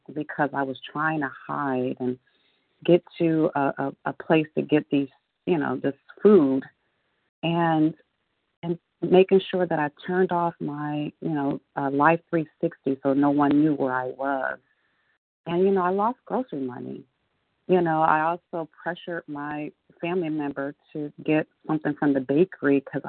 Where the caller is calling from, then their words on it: Akron, Ohio, United States; in Akron, Ohio.